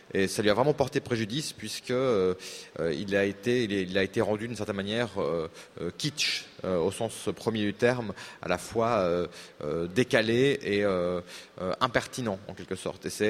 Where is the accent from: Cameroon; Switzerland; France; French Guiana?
Switzerland; à mon accent, vous entendez que je suis helvète, sans doute.